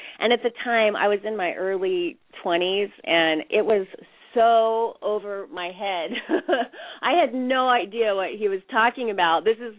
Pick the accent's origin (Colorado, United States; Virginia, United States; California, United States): California, United States; Bakersfield; I got married in Bakersfield, my hometown, at 18, and then moved to Hollywood at 19